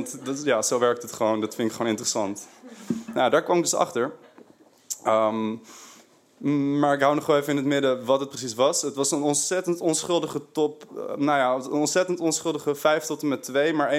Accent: Haarlem, North Holland, Netherlands; now in Amsterdam, Netherlands; ik was net nieuw in Amsterdam, ik had helemaal geen vrienden, want ik kom uit Haarlem, daar heb ik die R.

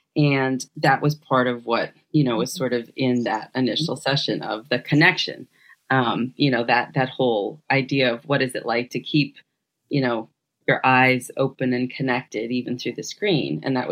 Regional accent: Massachusetts, United States; I'm from Massachusetts originally

